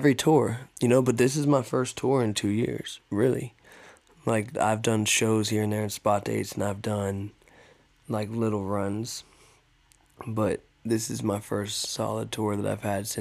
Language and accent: English; Pittsburgh, Pennsylvania, United States; well, growing up in Pittsburgh, there wasn't a lot of venues, right?